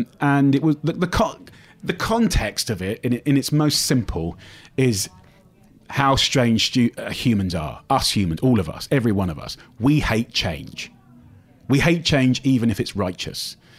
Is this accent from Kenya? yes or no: no; United Kingdom; And it wasn't just about me being British. It was about me being from the outside.